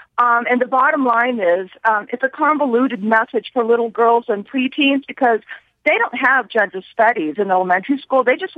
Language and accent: English; San Francisco, California, United States; now in Baltimore, United States; I'm definitely pro-feminism, growing up in San Francisco in my formative years and later.